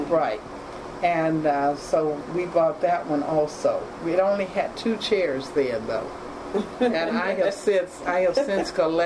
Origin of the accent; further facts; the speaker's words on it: the South, United States; you might have thought that I would have felt it more growing up in the South